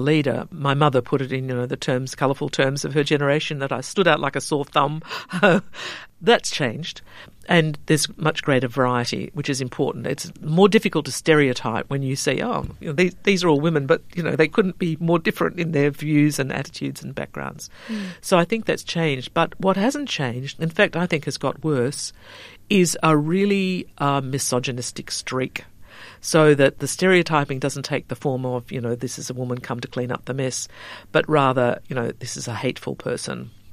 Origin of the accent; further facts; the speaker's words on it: Gutha, Western Australia, Australia; also born or lived in Dongara; my family located to Murrawar, Gutha, in fact, a little place called Gutha, just before I was born. So part of my growing up was there